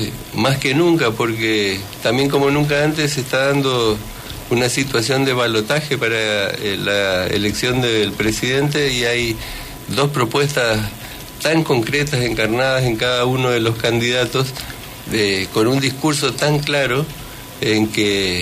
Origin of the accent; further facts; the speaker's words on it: Argentina; nos tiene que enorgullecer como argentinos